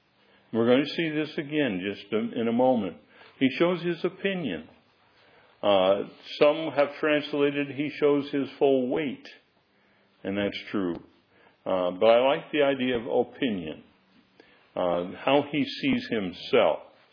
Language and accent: English; California, United States; I'm still a California guy at heart, but I'm from Eastern California. I'm not from Western California. Eastern California is on the backside of the Sierras.